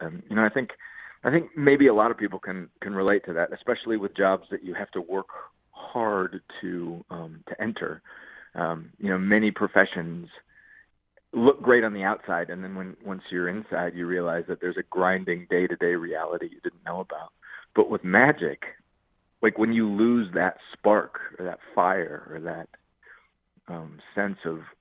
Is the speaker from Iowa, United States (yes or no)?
yes; Ames, Iowa, United States; when I grew up in Ames, there were no other magicians in town.